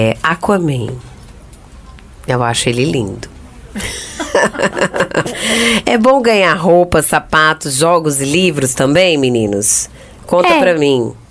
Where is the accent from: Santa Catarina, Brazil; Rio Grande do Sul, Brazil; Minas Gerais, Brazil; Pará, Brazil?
Pará, Brazil; Tucuruí; Eu sou do Pará, de Tucuruí, mas onde eu nasci não tinha registro